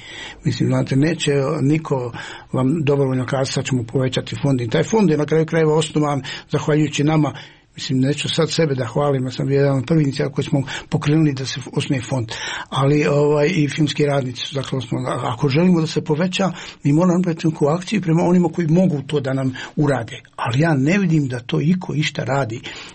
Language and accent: Bosnian; Sarajevo, Federation of Bosnia and Herzegovina, Bosnia & Herzegovina; born or raised there